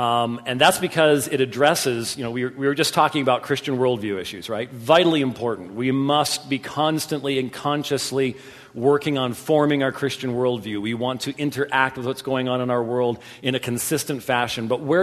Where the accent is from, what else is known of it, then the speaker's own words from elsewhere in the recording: Scotland, United Kingdom; I'm Scottish, for crying out loud.